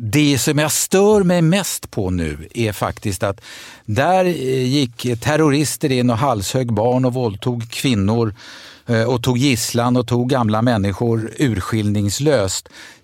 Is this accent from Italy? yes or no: no; Sweden; jag är svensk och jag tycker om